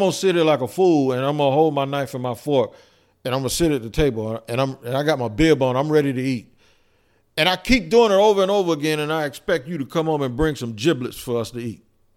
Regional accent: District of Columbia, United States; And you know, I grew up there too, so I know what's going on up there too.

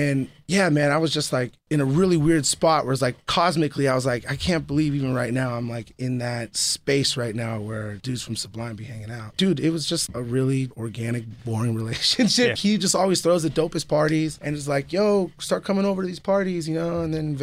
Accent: California, United States; Like, I grew up in the Bay, and it was just stealing and fighting

